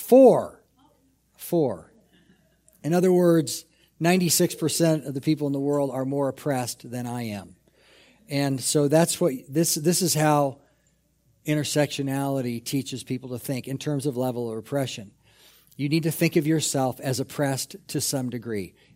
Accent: Alaska, United States; born there; first language English; English is my first language. I am born in the USA. Well, I was actually born in a territory of the United States called Alaska. But I'm going to say

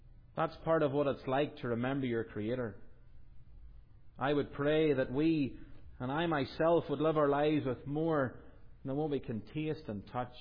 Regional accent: Northern Ireland, United Kingdom; if I was to ask you who King Billy was for us as Northern Irish people, you'd go, who?

